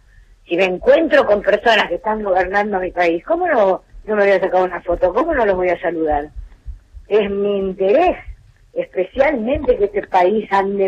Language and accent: Spanish; Argentina; Pero somos todos argentinos.